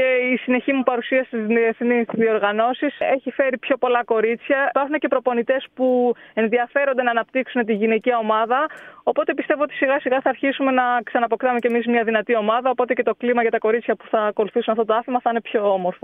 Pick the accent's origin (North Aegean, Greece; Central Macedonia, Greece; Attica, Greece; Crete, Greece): Crete, Greece; σίγουρα με έχει βοηθήσει και εμένα αυτό το ότι κατάγομαι από την Κρήτη.